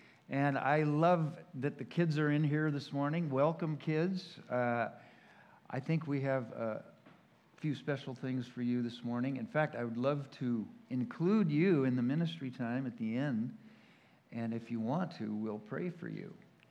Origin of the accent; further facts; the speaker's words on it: Los Angeles, California, United States; moved away as an adult; now in Canada; By the way, I am from Los Angeles, and then I moved to Canada later in my life.